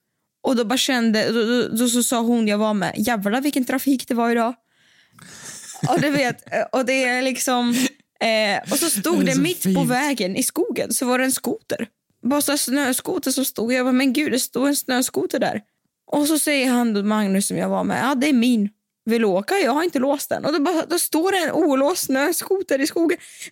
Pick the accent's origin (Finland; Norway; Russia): Russia; Siberia; now in Sweden; det faktum att jag är från Sibirien. Det här är liksom, det ligger i mitt blod och natur att klara mig vid extremväder.